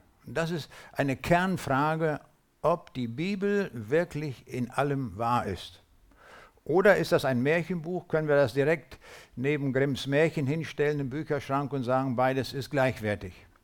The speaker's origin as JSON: {"language": "German", "town": "Braunschweig", "region": "Lower Saxony", "country": "Germany", "said": "ich komme mit meiner Frau aus Braunschweig, damit man genau weiß, wo das liegt."}